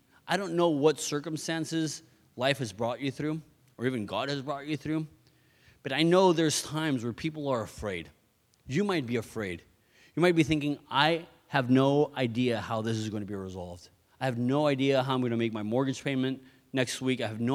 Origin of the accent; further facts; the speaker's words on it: Mexico; I live in Mexico to this day, born and raised in Mexico.